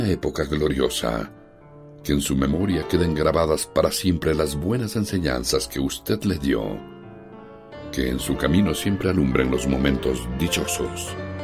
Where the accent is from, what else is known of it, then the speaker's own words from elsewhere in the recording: Corme, Galicia, Spain; cuando vuelvo a Corme, mi pueblo natal, y me reencuentro con los amigos de mi niñez